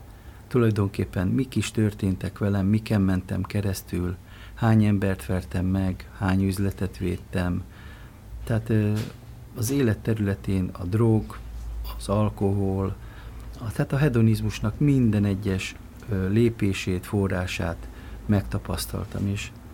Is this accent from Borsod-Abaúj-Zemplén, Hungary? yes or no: no; Budapest, Hungary; a 8. kerületben nőttem fel, és annak minden mélységeit, magasságait is megéltem